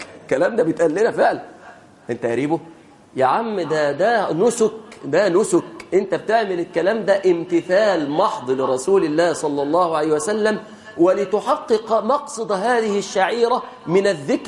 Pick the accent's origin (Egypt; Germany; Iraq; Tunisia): Egypt; رأيت امرأة كبيرة مسنة من وجه إبلي عندنا في مصر